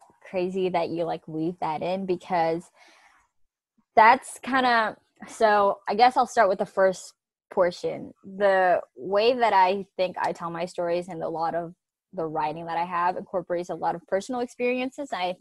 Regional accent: Oakland, California, United States; I came from East Oakland. It's not the very best neighborhoods, you know

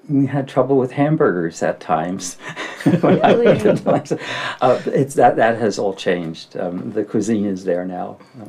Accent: New Jersey, United States; I grew up in New Jersey.

